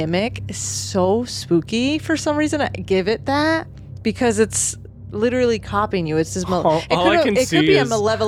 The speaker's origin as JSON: {"language": "English", "town": "Boston", "region": "Massachusetts", "country": "United States", "said": "I'm from Boston. My Boston listeners!"}